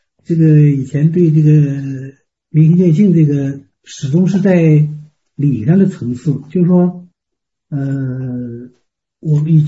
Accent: Heilongjiang, China; 我是来自黑龙江的

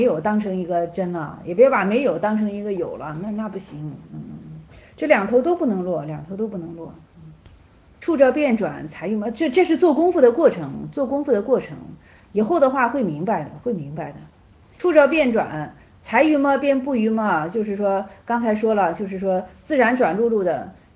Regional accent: Henan, China; 幸亏我是河南人，你知道吗？

